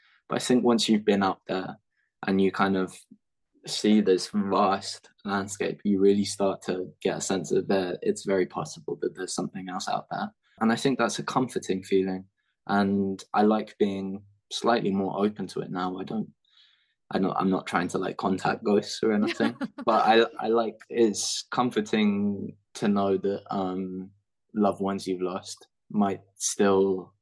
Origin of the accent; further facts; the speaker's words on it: London, United Kingdom; because I'm from London